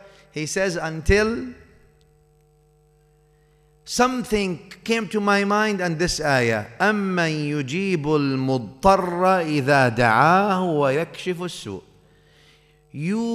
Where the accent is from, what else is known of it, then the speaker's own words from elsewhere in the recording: Syria; I'm from Syria, I know Damascus. Brother, I don't know anything in Damascus. You know it more than me. It's 6-hour drive from where I used to live.